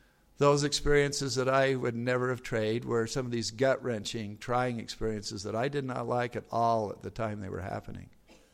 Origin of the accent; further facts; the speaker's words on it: Tucson, Arizona, United States; Outside of Tucson, Arizona, I'm from Arizona, by the way.